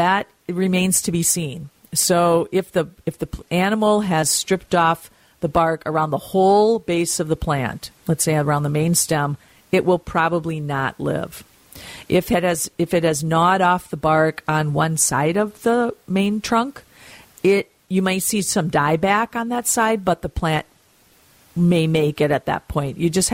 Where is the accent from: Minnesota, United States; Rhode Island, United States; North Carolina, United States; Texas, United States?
Minnesota, United States; Mound; we will be at Surfside in Mound, my hometown.